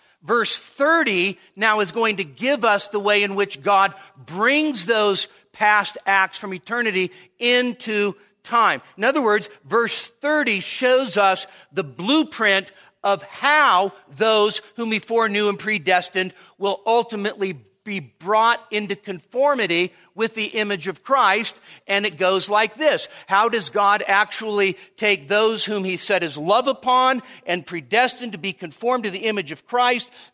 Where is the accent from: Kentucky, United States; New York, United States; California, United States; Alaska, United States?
California, United States; Marysville; born there; I was born in Marysville, California.